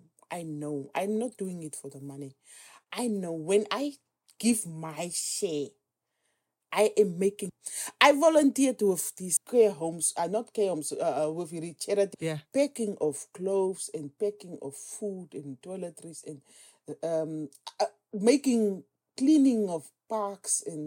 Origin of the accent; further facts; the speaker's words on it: Namibia; English is a second language; And there was a lady in the year I am from Namibia.